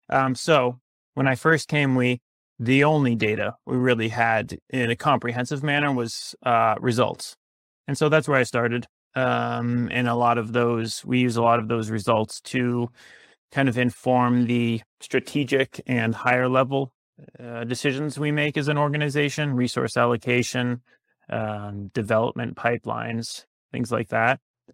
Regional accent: Vermont, United States; So I grew up in Vermont and I was a skier growing up

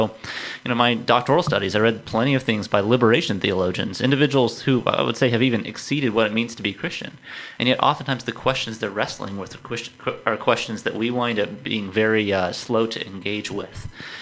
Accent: California, United States; I grew up in California, and within about 40 miles of my college campus, there were 127 different languages spoken in homes.

